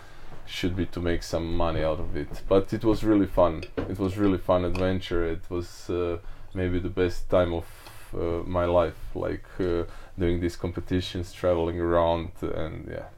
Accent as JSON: {"language": "English", "country": "Croatia", "tie": "born or raised there", "said": "Yeah, so yeah, I'm from Croatia. I was born and raised in Croatia"}